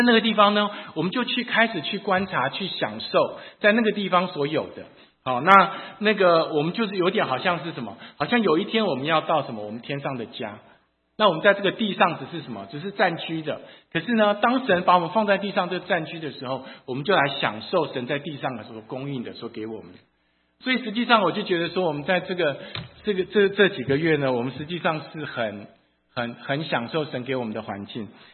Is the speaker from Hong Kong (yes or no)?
no; Taiwan; also born or lived in United States; now in China; 我的一生就是从小在台湾，然后到美国，现在在中国，三个地方。